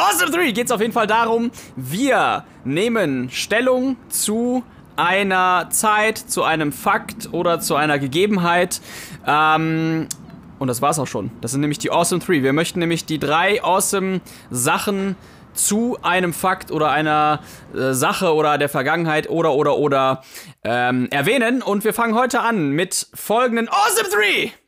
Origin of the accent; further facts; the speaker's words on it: Poland; war ich auch auf vielen Bauernhöfen und auch da, wo ich herkomme, in Polen.